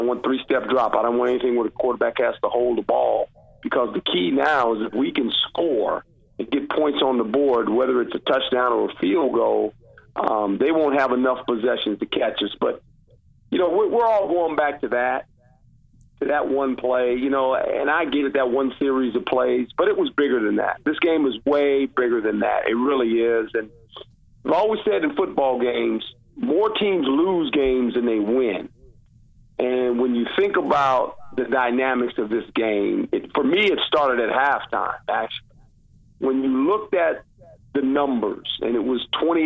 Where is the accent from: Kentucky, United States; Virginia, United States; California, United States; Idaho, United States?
California, United States; Seaside; I grew up in Seaside, and the only thing I knew about it was golf courses.